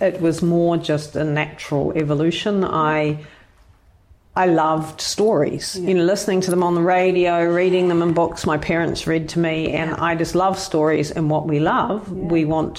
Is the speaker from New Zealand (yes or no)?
yes; New Zealand; born there; also born or lived in Singapore; So I was born in New Zealand, but at that time we were living in Singapore. We lived there for just over 3 years, I think.